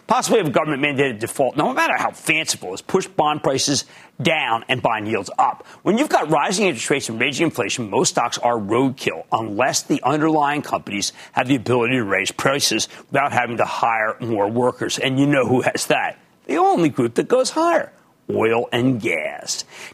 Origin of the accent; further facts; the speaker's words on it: New Jersey, United States; I want to go to Jason in my home state of New Jersey.